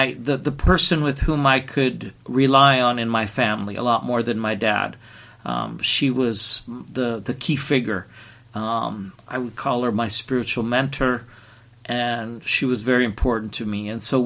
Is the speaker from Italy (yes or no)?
yes; Italy; also born or lived in Germany; I'm a missionary kid. I was born here in Italy. My dad was American. My mom was Canadian.